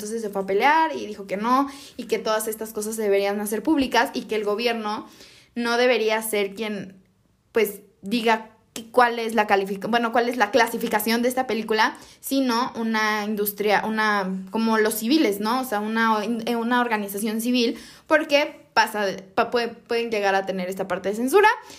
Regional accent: Mexico; Es una película que creo que como mexicano merece

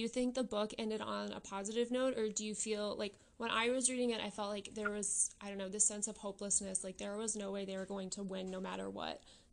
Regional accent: Midwest, United States; because I'm from the Midwest, so New York was kind of like a different country for me.

